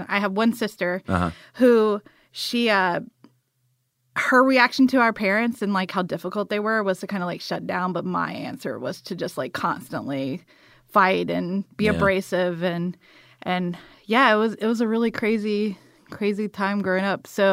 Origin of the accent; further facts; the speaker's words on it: Morven, Georgia, United States; This little town called Morven that's outside of Valdosta.